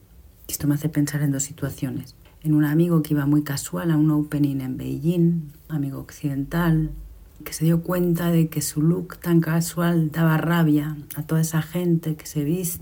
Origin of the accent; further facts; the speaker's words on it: Galicia, Spain; que me movió mucho como gallega, que es la de la boda gallega. Galicia viene de pobre